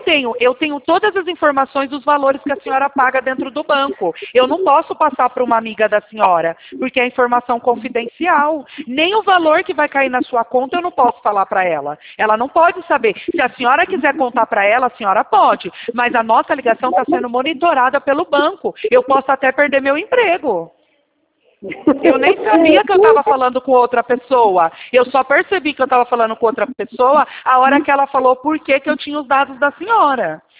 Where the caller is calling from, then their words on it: Campinas, São Paulo, Brazil; Nós somos da cidade de Campinas, São Paulo.